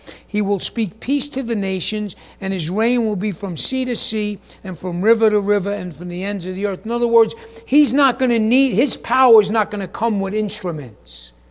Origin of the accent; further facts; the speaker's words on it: New York, United States; I'm from New York. What do I know what a steed is?